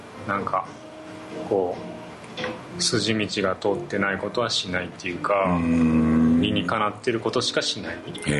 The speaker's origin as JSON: {"language": "Japanese", "region": "Osaka", "country": "Japan", "tie": "born or raised there", "also_born_or_lived": "Germany", "moved": "as an adult", "lives_now": "Mikuni, Japan", "said": "出身は大阪にです。大阪です。で大学卒業までずっと大阪にいて、でそこからちょっとドイツの方に行って、はい、で今三国に住んでいる、"}